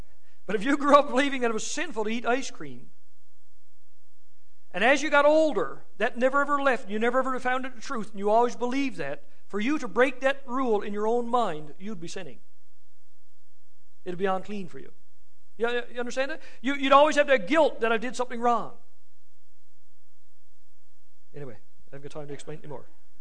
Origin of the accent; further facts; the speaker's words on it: Newfoundland and Labrador, Canada; now in Ontario, Canada; Years ago, we came up to Ontario from Newfoundland, and I had to speak at a church.